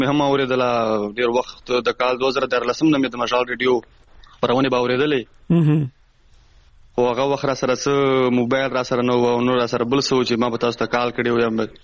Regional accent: Lakki Marwat, Khyber Pakhtunkhwa, Pakistan; په لکه مراتو کې مونږ چې کومه ملنګ اډه ده

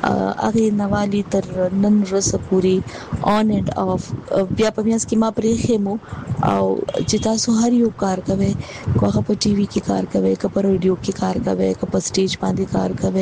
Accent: Peshawar, Khyber Pakhtunkhwa, Pakistan; زما مور چې هغه د بنو ده او پلار مې چې د هغه د لکی مروت دی. خو زما ټول تعلیم چې نو هغه په پېښور کې شوی، نو تاسو ویلی شئ چې زه په پېښور کې لوی شوی.

